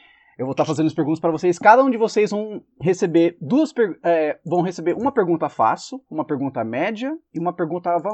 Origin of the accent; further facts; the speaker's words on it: Brazil; Eu sou um brasileiro, mas eu cresci bilíngue, então se o meu português dá uma travada, por favor, me perdoa.